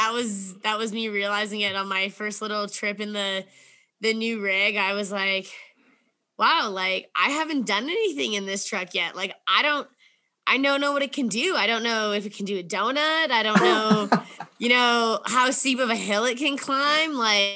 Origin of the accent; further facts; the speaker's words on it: Edmonton, Alberta, Canada; So yeah, like I grew up in Edmonton, Alberta, pretty much 50% city girl, 50% farm lake girl.